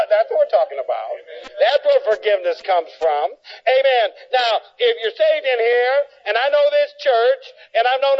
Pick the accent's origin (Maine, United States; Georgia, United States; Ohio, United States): Ohio, United States; I was raised up in Northern Ohio. We had sulfur water. That stunk.